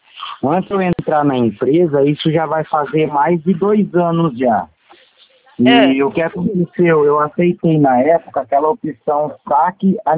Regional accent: Limeira, São Paulo, Brazil; aqui em Limeira, que eu sou de Limeira.

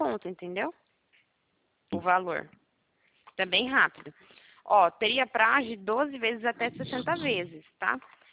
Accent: São Paulo, Brazil; eu sou de São Paulo.

